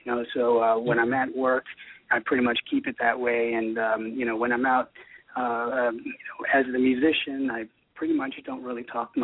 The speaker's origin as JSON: {"language": "English", "town": "New York City", "region": "New York", "country": "United States", "moved": "as an adult", "lives_now": "London, United Kingdom", "said": "No, actually, I was born in Queens, New York. So I am a New Yorker, and I am now an expat living in London as of actually about a month ago."}